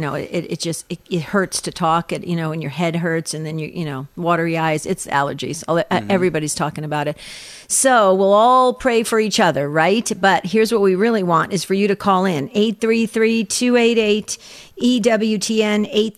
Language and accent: English; New Jersey, United States; So when we lived in New Jersey, okay, and we grew up in New Jersey, yes, but it was a regular occurrence on the weekends.